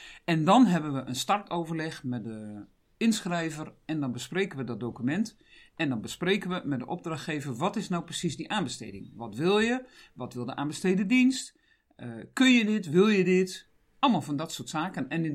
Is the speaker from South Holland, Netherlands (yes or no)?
no; Groningen, Netherlands; En ik ben Groningse, ik ben erg nuchter.